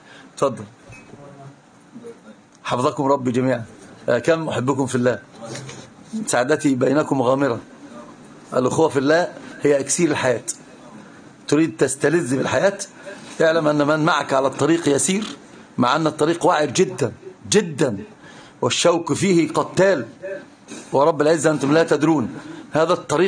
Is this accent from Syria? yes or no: no; Egypt; أنا مصري بيقول للمغربي لابد تقول نبغيكم بالزاف.